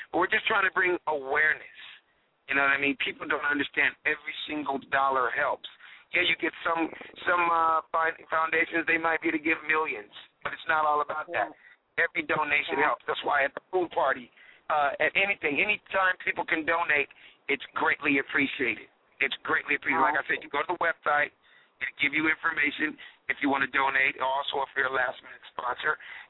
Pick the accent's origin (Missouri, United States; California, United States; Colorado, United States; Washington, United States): California, United States; Los Angeles; me just being a silly kid growing up in South Central L.A., making people laugh